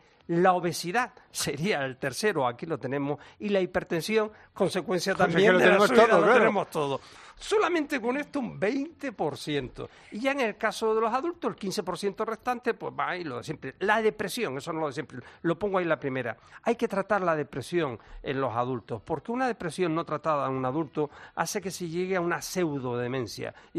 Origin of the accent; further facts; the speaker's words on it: Canary Islands, Spain; los traseros en España los estás viendo en mi tierra, en Canarias